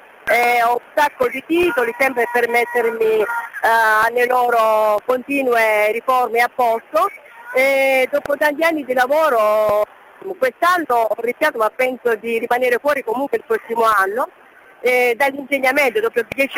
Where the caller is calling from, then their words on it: Calabria, Italy; Dalla provincia di Cosenza.